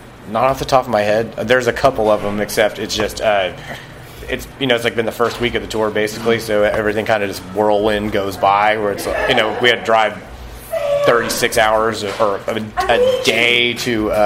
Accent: Texas, United States; I'm from Texas. Whataburger is way better than In-N-Out Burger, hands down.

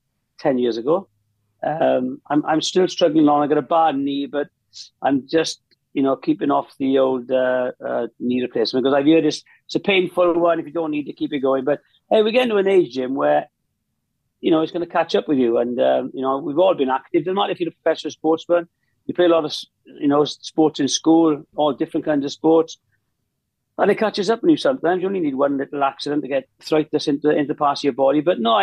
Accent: Wales, United Kingdom; Wales, because I was representing Wales at the time, singing the … that's like my home country.

